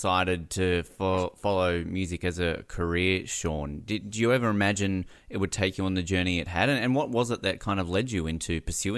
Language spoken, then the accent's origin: English; Tasmania, Australia; I'm from Tasmania, so, you know, I'm not quite from the big smoke, but I'm much more of a Melbourne man.